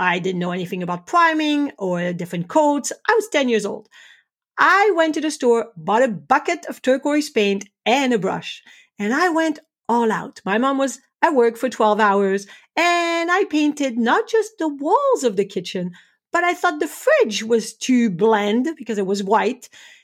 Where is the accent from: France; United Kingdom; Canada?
France; Growing up in France, we lived in a small one-bedroom rental apartment, and my mom was a single mother of three.